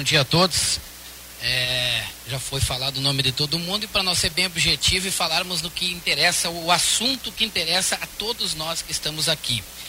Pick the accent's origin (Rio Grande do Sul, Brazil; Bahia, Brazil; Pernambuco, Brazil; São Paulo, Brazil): Rio Grande do Sul, Brazil; Santiago; eu sou de Santiago e São Chico de Assis é do lado ali